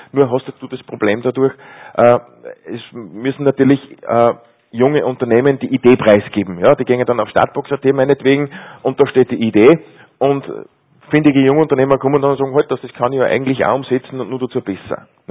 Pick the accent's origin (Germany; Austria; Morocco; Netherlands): Austria; sowas fördert man natürlich dann gerne, ne, bei uns in Österreich